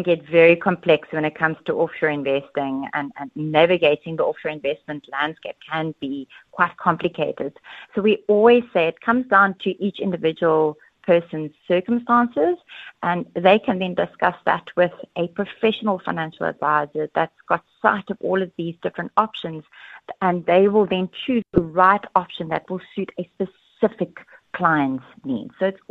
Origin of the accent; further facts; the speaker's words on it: South Africa; So you're utilizing those offshore allowances that we as South African investors get on an annual basis.